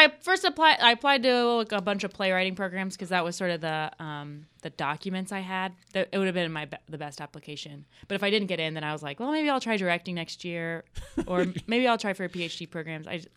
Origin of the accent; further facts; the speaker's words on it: Martinez, California, United States; I grew up in Martinez, California. It's in the East Bay Area.